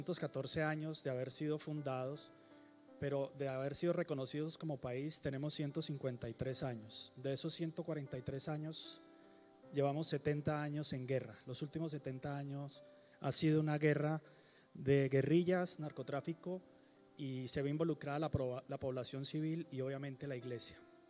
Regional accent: Colombia; somos colombianos y queremos estar orando por algunas cosas

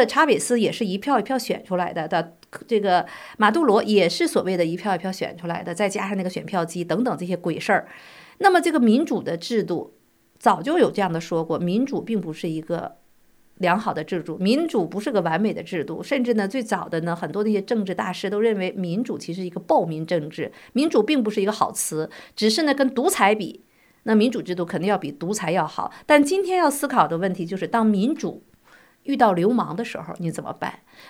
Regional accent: United States; 我们美国人是不是也要让自己的国家再继续这样大政府的走下去

